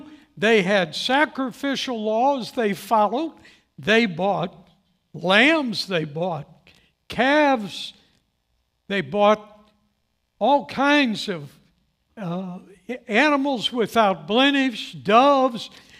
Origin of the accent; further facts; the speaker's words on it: St. Louis, Missouri, United States; I come from St. Louis